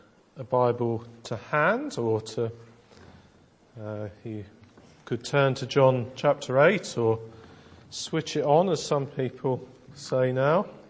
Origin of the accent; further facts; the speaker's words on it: East of England, United Kingdom; the kind of the church I grew up in over in Essex